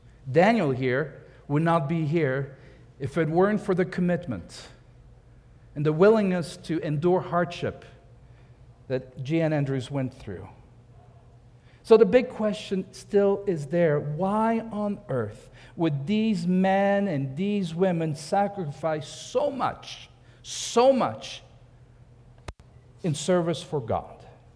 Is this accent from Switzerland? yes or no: yes; Switzerland; My home country, Switzerland.